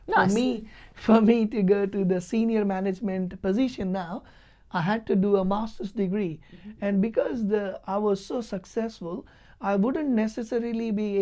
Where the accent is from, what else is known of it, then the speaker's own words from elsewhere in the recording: Mumbai, Maharashtra, India; moved away as an adult; now in Perth, Australia; when I came from Mumbai to Perth